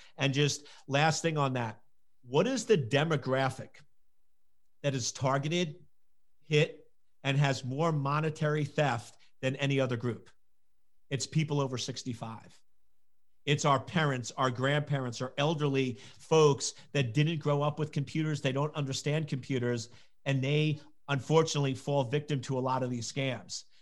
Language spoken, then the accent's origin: English; Scotland, United Kingdom; I'm Scottish, so we call her Nana.